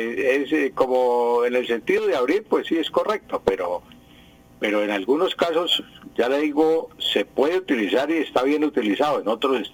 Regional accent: Valledupar, Cesar, Colombia; Yo soy del Valle de Upar, del Valle de Upar.

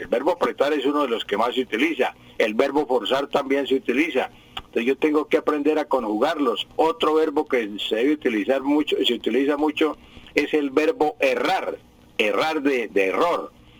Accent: Sativasur, Boyacá, Colombia; porque usted es del norte y yo soy del sur, de Sativa Sur o de Sativa Norte. Somos vecinos.

